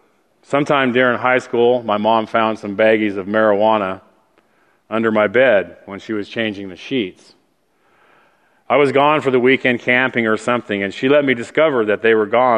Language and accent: English; Salem, Oregon, United States; born there; I was born in Salem, Oregon on April 17, 1961